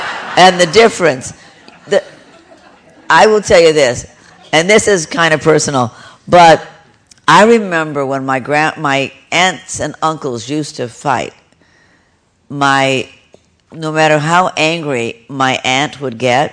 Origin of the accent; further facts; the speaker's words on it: Beverly Hills, California, United States; I grew up in Beverly Hills, which you might as well be a shtetl